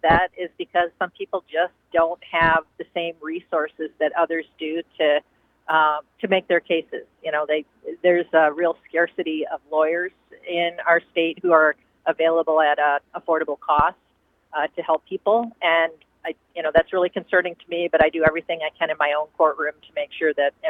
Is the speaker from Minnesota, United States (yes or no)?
no; Chippewa Falls, Wisconsin, United States; Yeah, you know, when I was a kid growing up in Chippewa Falls, I just never could have imagined that I would be fighting the richest man in the world to protect justice in Wisconsin.